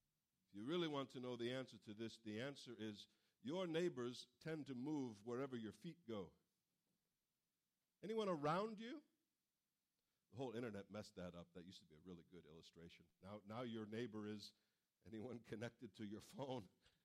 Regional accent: United States; I'm an American. I don't submit to nobody.

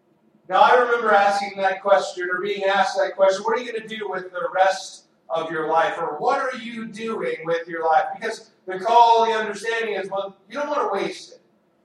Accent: Spearman, Texas, United States; I remember going to the cafeteria at the little school that I grew up in Spearman, Texas

